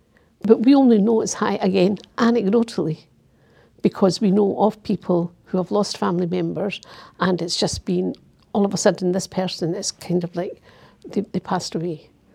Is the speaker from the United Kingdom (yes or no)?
yes; Glasgow, Scotland, United Kingdom; I was born and brought up in Glasgow, way back in the 70s